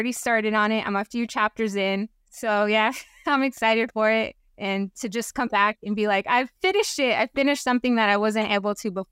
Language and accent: English; Washington, United States; originally, I chose to go southbound because I like to kind of go against the grain. But then also, I'm from Washington, and my family lives in Washington.